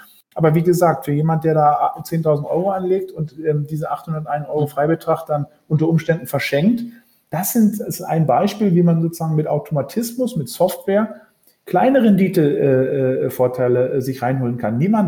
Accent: Norderney, Lower Saxony, Germany; now in Berlin, Germany; obwohl ich in Berlin wohne, sogar in Berlin geboren bin, bin ich aufgewachsen auf Norderney, also auch voll ja, hallo, im Sturm gelegen. Ja, meine Mutter ist Norderneyerin

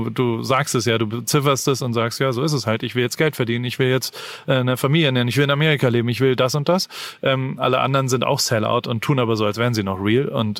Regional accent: Heidelberg, Baden-Württemberg, Germany; das war Luftlinie 180 Meter weg von mir, wo ich gewohnt habe, wo ich aufgewachsen bin.

